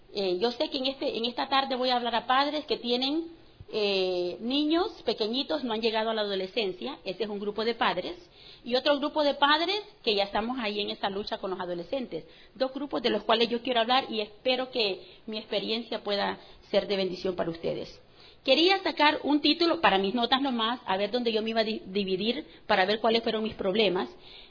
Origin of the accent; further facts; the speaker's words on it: Honduras; Yo soy hondureña. Mauricio es salvadoreño. Los muchachos nacieron en Canadá y se fueron a vivir a Estados Unidos.